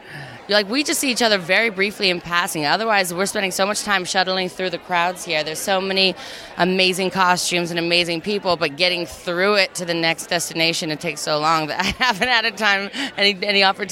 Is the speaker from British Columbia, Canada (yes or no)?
yes; Vancouver, British Columbia, Canada; because I grew up in Vancouver, where a lot of the shows are filmed